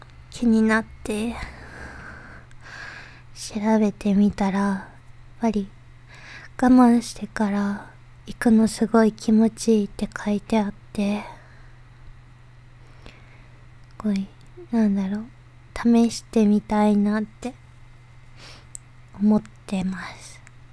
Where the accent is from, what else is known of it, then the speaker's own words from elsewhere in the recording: Tokyo, Japan; 東京都出身です。